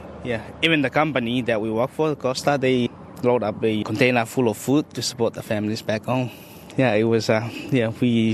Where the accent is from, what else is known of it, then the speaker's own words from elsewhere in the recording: Tonga; now in Renmark, Australia; I'm originally from Tonga.